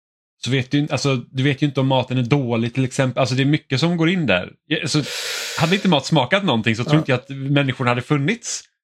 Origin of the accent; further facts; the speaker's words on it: Gothenburg, Västra Götaland County, Sweden; jag är en göteborgare